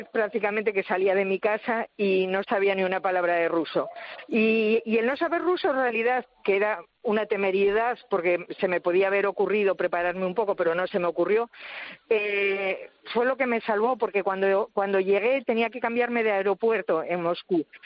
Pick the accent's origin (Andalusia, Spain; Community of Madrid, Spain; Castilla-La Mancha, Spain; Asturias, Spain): Asturias, Spain; Oviedo; Soy de Oviedo, que hay un nivel de oftalmología muy alto